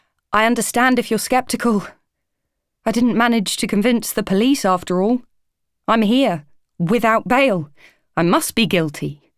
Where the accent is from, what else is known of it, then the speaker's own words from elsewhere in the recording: England, United Kingdom; But I was different. I'm English, for a start, of course, which didn't help.